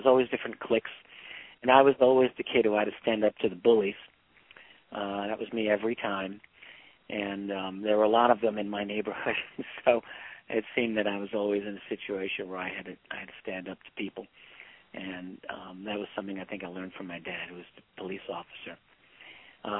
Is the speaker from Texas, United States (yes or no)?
no; New York City, New York, United States; I grew up in the New York City area, in a very working class, kind of working environment.